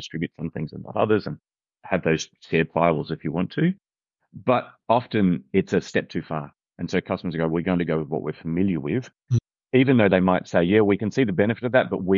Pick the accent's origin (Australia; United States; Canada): Australia; Perth, Western Australia; And again, you mentioned earlier that I'm from Perth. One of the things that we're completely aware of here is that we are a long way from anywhere